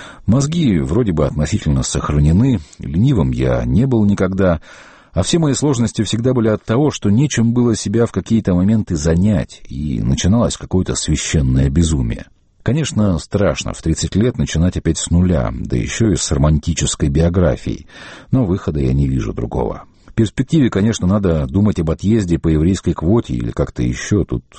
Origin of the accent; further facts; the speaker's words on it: Samashki, Chechnya, Russia; Я чеченец … село Самашки